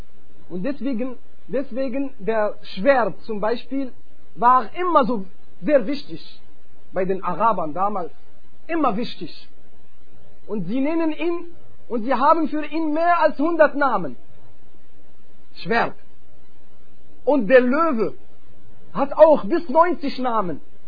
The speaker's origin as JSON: {"language": "German", "region": "East Germany", "country": "Germany", "said": "ich komme aus Ostdeutschland"}